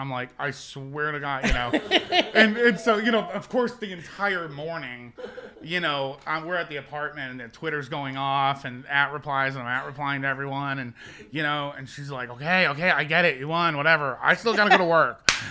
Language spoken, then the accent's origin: English; United States; I mean, I grew up in the Northeast, so, but most of my family I think is on board.